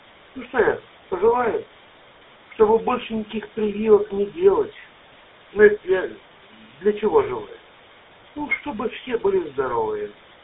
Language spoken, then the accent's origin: Russian; Chisinau, Chișinău, Moldova; Я уроженец Кишинева, я прекрасно помню, я еще пацаном был